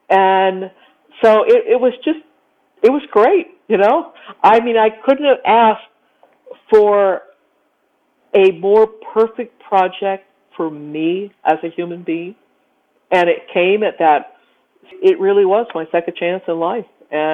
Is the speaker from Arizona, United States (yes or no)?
yes; Phoenix, Arizona, United States; I grew up in Phoenix, Arizona, I was very much a water person